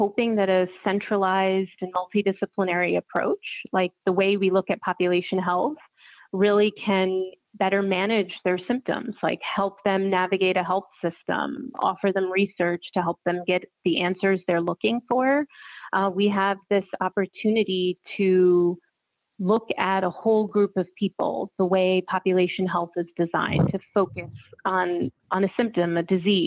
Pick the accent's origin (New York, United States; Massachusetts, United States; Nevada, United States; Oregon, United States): New York, United States; I'm a New Yorker. I grew up in upstate New York, spent over a decade in New York City, and have had the pleasure of recently moving to Long Island